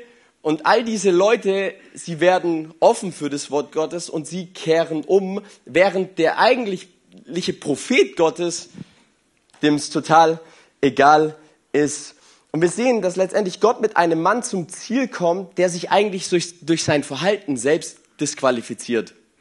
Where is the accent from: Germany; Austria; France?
Germany; Und ich kam da an, so als Deutscher in Frankreich und ich wollte ins Freibad